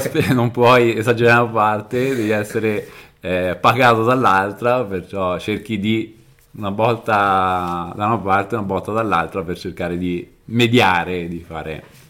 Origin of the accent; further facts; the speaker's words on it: Terni, Umbria, Italy; moved away as an adult; also born or lived in Rome; now in Milan, Italy; Sì, sono cresciuto a Terni fino ai 30 anni.